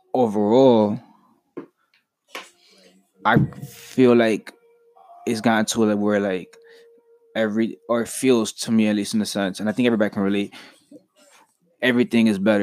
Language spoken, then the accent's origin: English; Queens, New York, United States; But to me, personally, bro, I'm a New Yorker, a Queens head, so I got that beat.